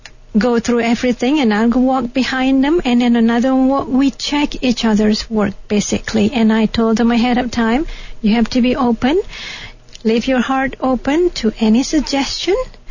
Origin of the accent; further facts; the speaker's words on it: Bali, Indonesia; But as I was born in Bali, and we were raised Hindu too, so I was exposed to all those cultures, but I went to Catholic school.